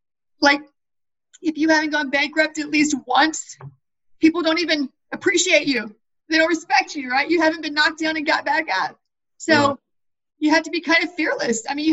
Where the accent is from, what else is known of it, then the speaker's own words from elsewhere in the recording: Appalachia, United States; So, you know, I came from Appalachia. Technically, I grew up below the poverty line.